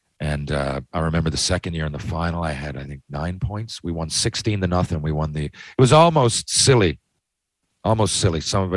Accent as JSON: {"language": "English", "town": "Mount Pearl", "region": "Newfoundland and Labrador", "country": "Canada", "tie": "born or raised there", "said": "It's because I grew up in Mount Pearl, right?"}